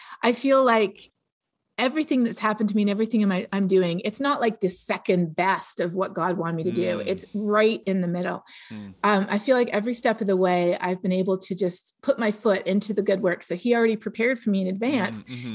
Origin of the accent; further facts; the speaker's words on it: Canada; And growing up in Canada, everybody knows climate change is real